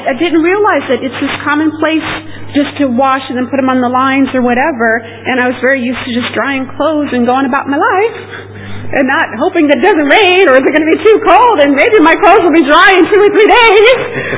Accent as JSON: {"language": "English", "country": "United States", "lives_now": "London, United Kingdom", "said": "I'm an American in London."}